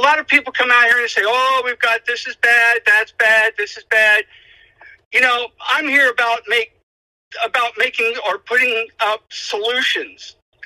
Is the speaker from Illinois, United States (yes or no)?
no; Virginia, United States; moved away as an adult; also born or lived in California; Well, I'm a native Virginian. After my graduation from my schools and the Navy, honorable discharge from the Navy, I moved out to California and spent the next 25 years raising a family